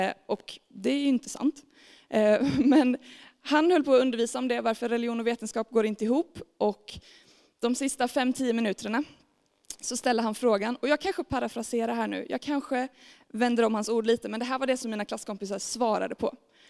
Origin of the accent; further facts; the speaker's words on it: Staffanstorp, Skåne, Sweden; Jag kommer från en kristen familj. Jag hade förmånen att växa upp med två föräldrar som brinner för Jesus. De flyttade faktiskt från Forshaga till Staffanstorp där jag är uppvuxen för att starta upp en kyrka.